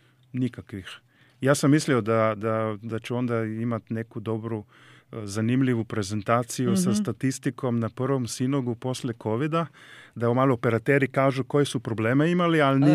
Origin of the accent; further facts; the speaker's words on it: Slovenia; kod nas u Sloveniji iskazalo se da smo dosta rezilijentni